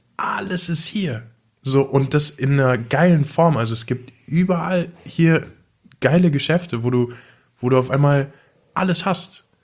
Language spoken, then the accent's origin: German; Düsseldorf, North Rhine-Westphalia, Germany; ich komme aus Düsseldorf, bin da so ein bisschen außerhalb von der Innenstadt groß geworden und dann bin ich halt quasi so in Deutschland das erste Mal so umgezogen und dann halt direkt hierhin.